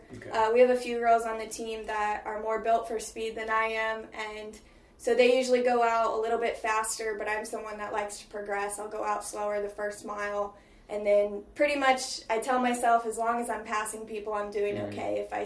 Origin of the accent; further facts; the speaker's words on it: Kansas City, United States; I am. Well, I'm from Kansas City, actually, so it's about four hours.